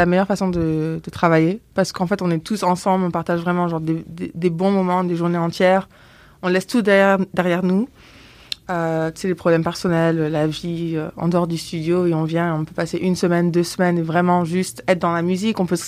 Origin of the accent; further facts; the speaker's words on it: Blagnac, Occitanie, France; also born or lived in Toulouse; là où moi je suis née à Blagnac. Enfin je suis née à Toulouse mais j'ai grandi à Blagnac, okay, là où il y a l'aéroport.